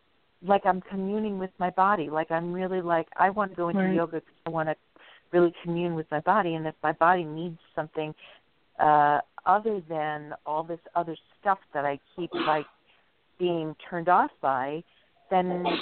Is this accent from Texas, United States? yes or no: no; New York, United States; I grew up in New York. There was no yoga where I lived.